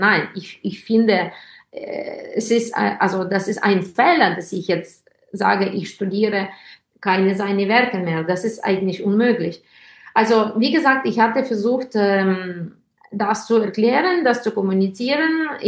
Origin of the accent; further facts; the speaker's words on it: Ukraine; German is a second language; ob ich jetzt also gut bin oder schlecht bin für mein Heimatland.